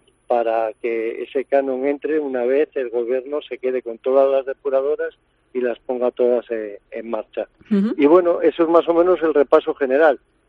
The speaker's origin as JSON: {"language": "Spanish", "town": "Alfoz", "region": "Galicia", "country": "Spain", "said": "Nosotros somos de Alfoz y lo que nos importa es el bien de nuestros vecinos"}